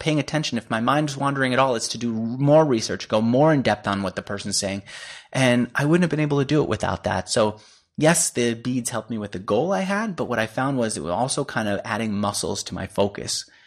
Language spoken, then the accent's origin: English; New York, United States; because I'm still a New Yorker, pissing all the drivers off